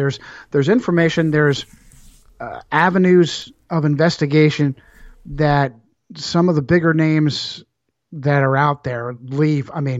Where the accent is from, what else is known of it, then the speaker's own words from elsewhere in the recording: Northeast, United States; I'm fourth generation Italian immigrant, born and raised in America, in the Northeast.